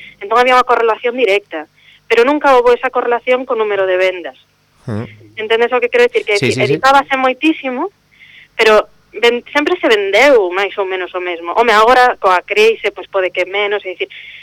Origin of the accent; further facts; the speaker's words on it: Galicia, Spain; como galegos, como país, non nos sabemos valorar